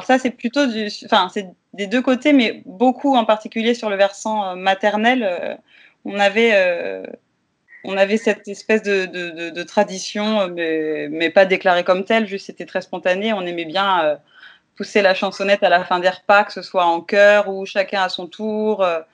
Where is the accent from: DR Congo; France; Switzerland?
France; Île-de-France; J'ai grandi dans le Val d'Oise